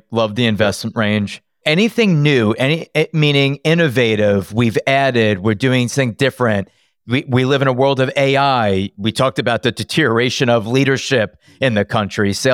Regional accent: Long Island, New York, United States; You know, something like, I'm from Long Island.

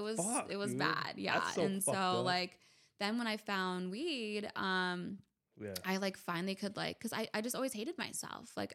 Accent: San Diego, California, United States; So I grew up in Pacific Beach.

